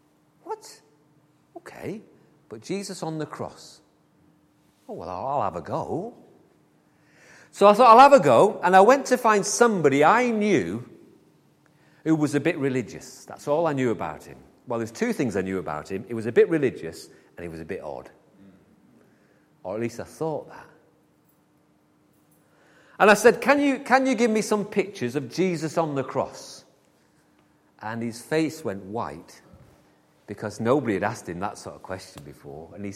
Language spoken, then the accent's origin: English; Manchester, North West England, United Kingdom; I grew up in Manchester. It's a lovely place.